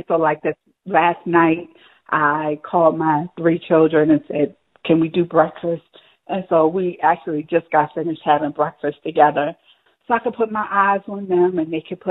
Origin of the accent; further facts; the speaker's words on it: Turner Station, Maryland, United States; I grew up in the Turner Station community. We watched that bridge be built.